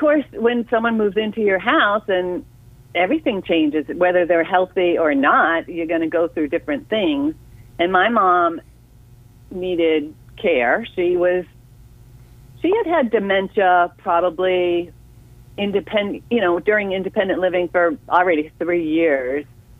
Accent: Massachusetts, United States; moved away as an adult; now in Florida, United States; I was originally from Massachusetts, and I came to Florida with my corporate job.

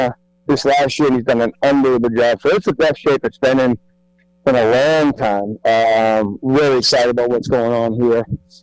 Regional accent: Boston, Massachusetts, United States; also born or lived in Montreal; Born in Montreal, I grew up in Boston.

